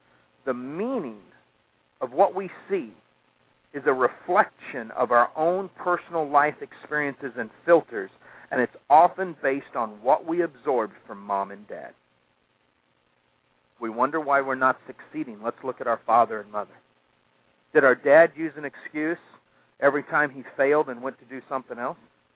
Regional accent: Midwest, United States; You know, I can tell you what, I grew up in the Midwest.

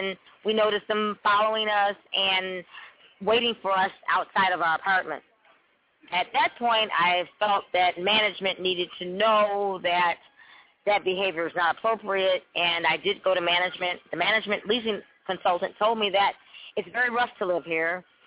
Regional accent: Illinois, United States; also born or lived in Michigan; now in Detroit, United States; I'm not from Texas. I'm originally from Illinois, but I've lived in Michigan for the last decade, Detroit, Michigan.

